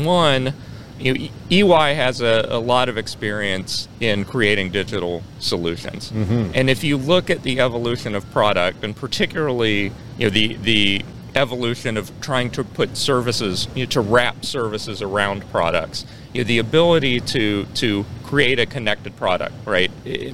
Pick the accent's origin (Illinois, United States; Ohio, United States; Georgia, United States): Ohio, United States; Cincinnati; now in Cleveland, United States; I grew up in Cincinnati, so this is the homecoming to Ohio here.